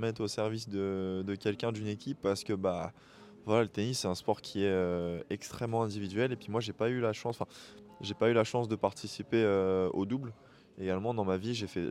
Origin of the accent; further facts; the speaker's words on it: Boulogne-sur-Mer, Hauts-de-France, France; also born or lived in Toulon; je suis né à Boulogne-sur-Mer, j'ai grandi à Boulogne-sur-Mer. J'ai passé 4 ans dans le sud également, sur Toulon. Donc de mes, j'ai fait de mes 13 ans à 14 ans et demi. Et j'ai fait 16 ans, 18 ans.